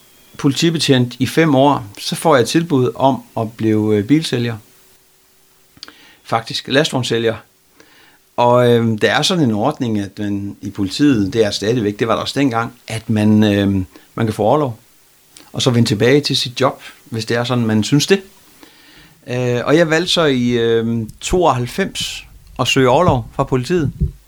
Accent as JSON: {"language": "Danish", "region": "North Denmark Region", "country": "Denmark", "also_born_or_lived": "Hillerød", "said": "Nej, jeg kommer jo her fra Nordjylland"}